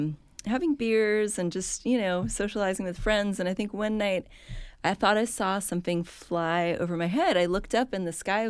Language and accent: English; Mill Valley, California, United States; Well, the story is that I grew up in the Bay Area, so I grew up in Mill Valley, and the summers in Mill Valley are very similar to the summers in San Francisco, where it's very foggy.